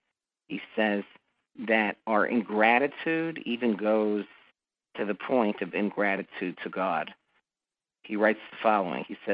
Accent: New York, United States; As a New Yorker who doesn't often see such beauty

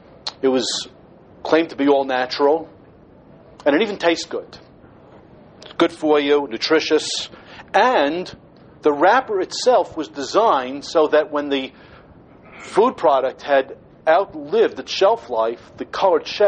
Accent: Baltimore, Maryland, United States; A few years ago, I encountered a person in Baltimore, my hometown, by the name of Rabbi Porter, Rabbi Shlomo Porter.

